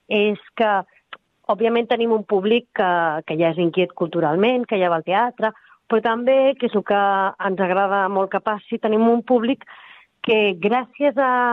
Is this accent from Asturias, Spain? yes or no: no; Sabadell, Catalonia, Spain; com a sabadellenca